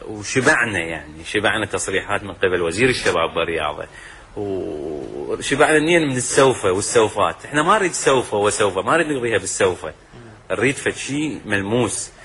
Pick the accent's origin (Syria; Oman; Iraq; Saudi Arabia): Iraq; Diwaniyah, Al-Qadisiyah Governorate; لو أطور نفسي أروح أخدم محافظة أخرى غير أخدم مدينتي. زين فبالديوانية